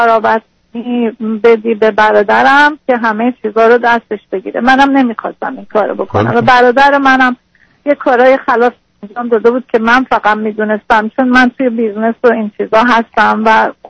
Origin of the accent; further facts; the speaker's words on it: Iran; moved away as an adult; وقتی که از ایران در اومدم